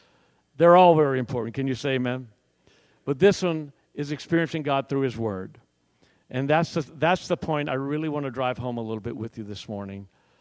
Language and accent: English; Jacksonville, Florida, United States; And I went, I'm from Jacksonville, Florida.